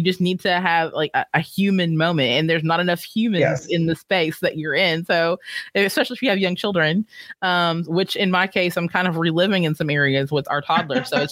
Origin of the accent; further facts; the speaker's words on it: Owensboro, Kentucky, United States; the annual International Barbecue Festival, which is held in my hometown of Owensboro, Kentucky, is held.